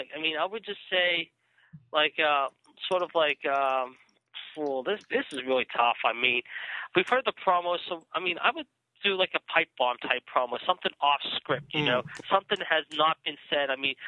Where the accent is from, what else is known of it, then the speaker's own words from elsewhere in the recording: Pittsburgh, Pennsylvania, United States; Yeah, he's going to be at the local casino in my hometown.